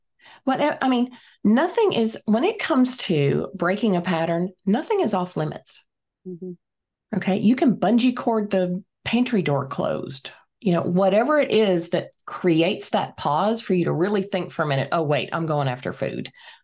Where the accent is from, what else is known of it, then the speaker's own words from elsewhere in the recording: Rhode Island, United States; I grew up in Rhode Island many nights with sand in the bed.